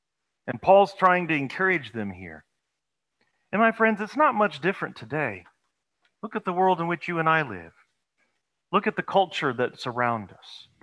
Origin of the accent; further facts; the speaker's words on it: the South, United States; This is one I grew up hearing. He jumped on that like a hen on a June bug. I was raised in the South.